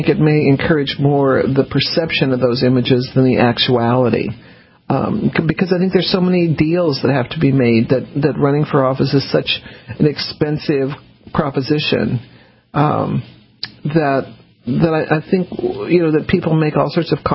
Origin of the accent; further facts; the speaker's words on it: New Orleans, Louisiana, United States; born there; accent: southern; also born or lived in Texas; I was born in New Orleans, as many of you know, and I went to school in Texas. And I do have a southern accent. I do have a southern drawl